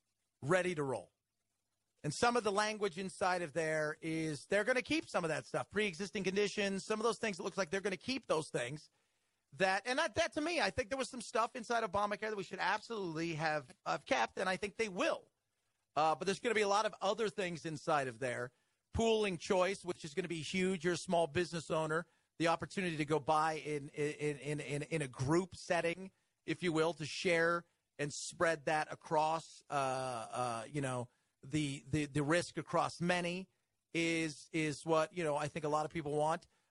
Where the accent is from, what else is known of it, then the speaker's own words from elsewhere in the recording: United States; I'm an American. That's the aisle I'm on. I'm on the island of America.